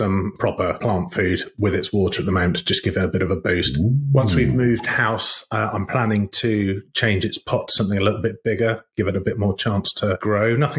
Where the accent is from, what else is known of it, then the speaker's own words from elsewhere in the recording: United Kingdom; But we can't just dive into it, because we're British.